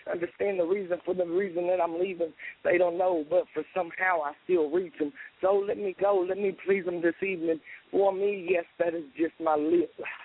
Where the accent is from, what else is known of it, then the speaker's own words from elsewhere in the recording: the South, United States; I mean, I'm from the South, you know what I mean?